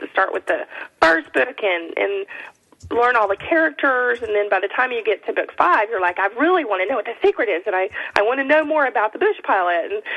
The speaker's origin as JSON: {"language": "English", "region": "Texas", "country": "United States", "also_born_or_lived": "Oregon / Louisiana", "lives_now": "Minneapolis, United States", "said": "I am from Texas, but I've lived in Oregon and I said a lot of my stories there in the Pacific Northwest and in Louisiana, and right now I'm in Minnesota."}